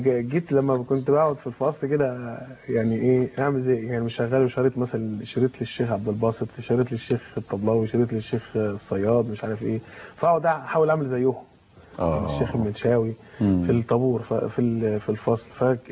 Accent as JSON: {"language": "Arabic", "town": "Faiyum", "region": "Faiyum Governorate", "country": "Egypt", "said": "ده كان من عندنا في الفيوم"}